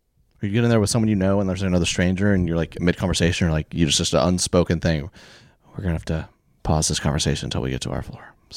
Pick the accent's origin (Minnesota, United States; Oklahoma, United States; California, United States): Oklahoma, United States; I grew up in Oklahoma. Apparently Oklahoma has a bad meth problem, which is really, really sad.